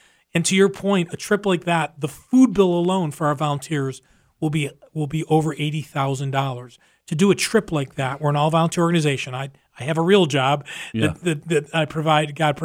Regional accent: Buffalo, New York, United States; I'm a Northern too. I grew up in Buffalo

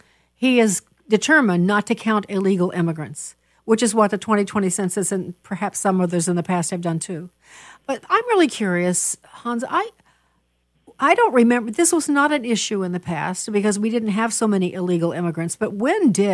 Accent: Illinois, United States; I think of my home state of Illinois, who just seems desperately lost and cannot come back. And when I was growing up there, it was a strong, believe it or not, Republican state.

